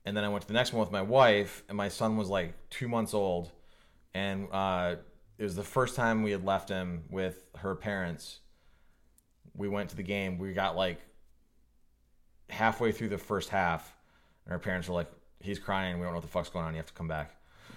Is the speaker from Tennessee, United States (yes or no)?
yes; Tennessee, United States; I do. I'm from Tennessee.